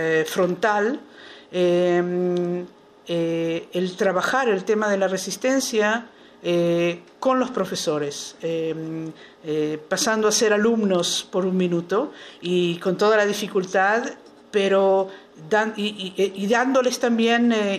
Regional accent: Israel; Spanish is a second language; en el Museo de los Combatientes de los Guetos en Israel, de donde vengo.

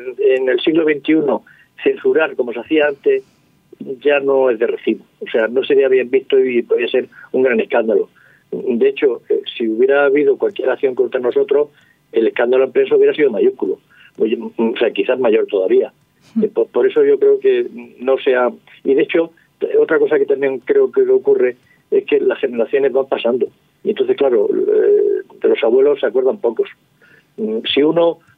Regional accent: Almería, Andalusia, Spain; born there; yo nací en Almería, y yo puse un personaje de Almería

